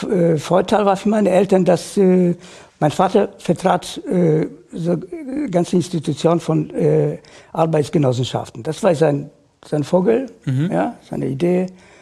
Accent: Warsaw, Masovian Voivodeship, Poland; German is a second language; moved away as an adult; Ich bin geboren in Warschau 1953 und dort habe ich 23 Jahre verbracht oder 22 Jahre erstmal aus von meinem Leben.

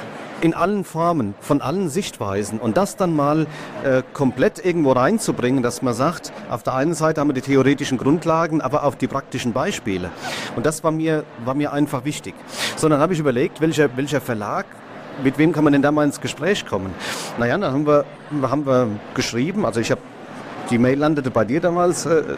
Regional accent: Hesse, Germany; born there; Und ich bin ein gebürtiger Hesse.

